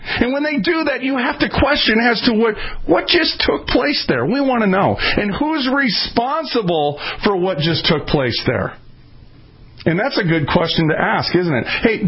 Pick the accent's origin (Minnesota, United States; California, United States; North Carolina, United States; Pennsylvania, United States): Minnesota, United States; Now, friends, I got to go back because I'm from Minnesota